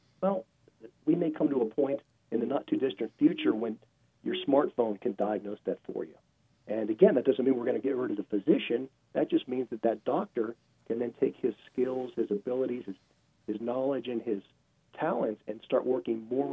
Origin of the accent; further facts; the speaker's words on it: Pittsburgh, Pennsylvania, United States; that's what I saw as a kid growing up in Pittsburgh, as many of the mills and factory jobs shut down.